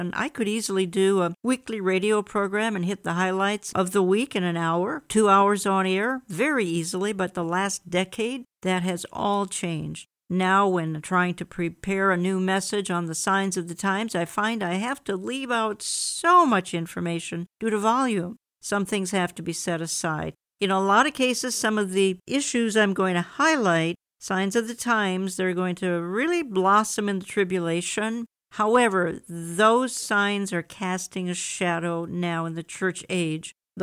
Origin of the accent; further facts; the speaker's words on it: Minneapolis, Minnesota, United States; And I've said my hometown of Minneapolis, the heartland, was torn apart in October when President Trump spoke here.